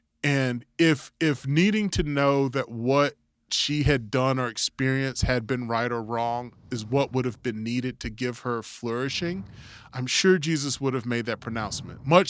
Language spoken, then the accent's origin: English; the South, United States; I grew up in the South and we eat fish as a child.